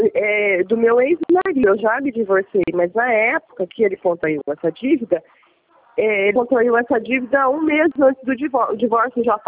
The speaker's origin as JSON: {"language": "Portuguese", "town": "Votuporanga", "region": "São Paulo", "country": "Brazil", "tie": "born or raised there", "said": "Eu iria para Votuporanga, para minha cidade, nesse final de semana."}